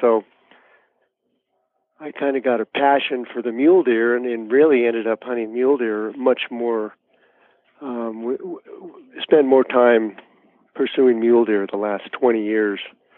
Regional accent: California, United States; So I grew up hunting in Southern California and got lucky enough to go out to the islands and hunt pigs and goats like you did, and the California blacktails.

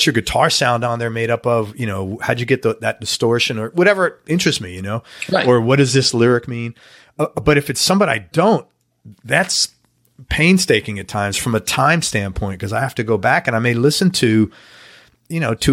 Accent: New York, United States; They didn't even allow you to listen to country music growing up in New York.

